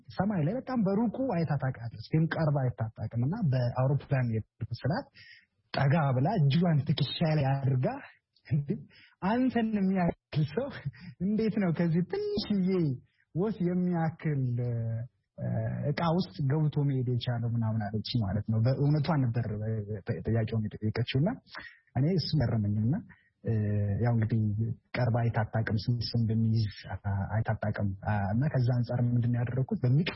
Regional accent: Amhara, Ethiopia; እኔ ተወልጄ ያደኩት በሰሜን ማውንቴን በሰሜን ተራራዎች ብሔራዊ ፓርክ ውስጥ ነው፣ ራስ ዳሸን አካባቢ ማለት ነው፣ ወደ ጎንደር ጋር። በልጅነቴ በጎች እየጠበኩ ከበጎች ጋር እየተጫወቱ በጫካ ላይ ዋሻ ውስጥ እያደርኩ ነው ያደኩት።

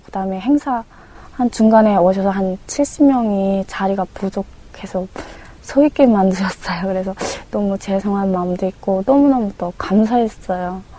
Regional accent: Haeju, South Hwanghae, North Korea; 네, 저는 부산보다도 너무 가까운 항해남도 해주시 시골에서 자랐는데요. 또 저희 고향에 되게 북한의 어대 명산인 구월산이 있어요. 그 구월산이 마주 보이는 곳으로 저는 자랐습니다.

